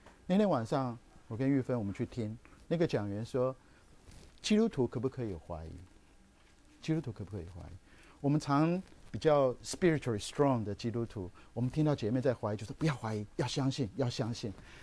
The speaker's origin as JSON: {"language": "Chinese", "country": "China", "said": "好，我们中国人常讲说多做多错，少做少错，然后呢不做不错。"}